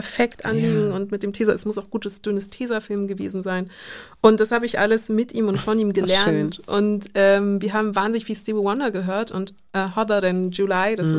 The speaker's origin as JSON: {"language": "German", "town": "Munich", "region": "Bavaria", "country": "Germany", "tie": "born there", "said": "Und dann haben sie es in Deutschland versucht und sind in München geblieben. Und dann bin ich hier in München geboren."}